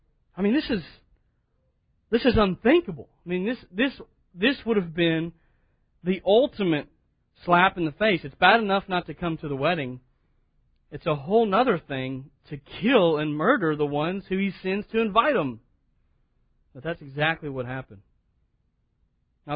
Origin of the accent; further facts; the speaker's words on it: United States; That's an honor that I'm an American. I've never even been to England.